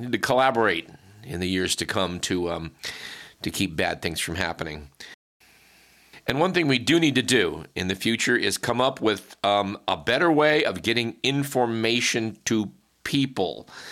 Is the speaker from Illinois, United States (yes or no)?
no; California, United States; here in the Bay Area, in fact, in my hometown